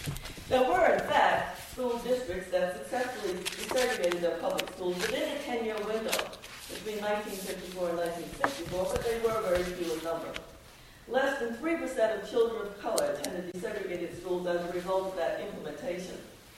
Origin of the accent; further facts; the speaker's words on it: South Carolina, United States; I was born and reared in South Carolina.